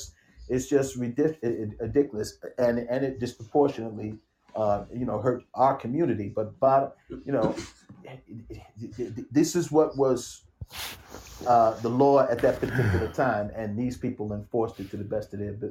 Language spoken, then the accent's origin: English; New York, United States; Listen, I mean, I'm from New York, like many of the panelists here.